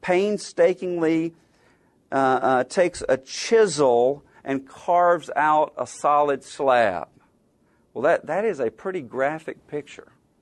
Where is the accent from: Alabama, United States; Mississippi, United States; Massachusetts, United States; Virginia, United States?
Alabama, United States; And, you know, I grew up in Alabama. Football's king in Alabama.